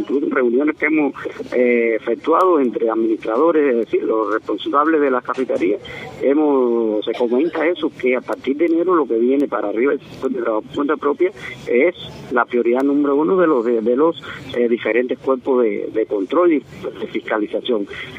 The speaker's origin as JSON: {"language": "Spanish", "country": "Cuba", "said": "los que somos los cubanos aquí, que estamos pegados acá a la población, dentro de la población"}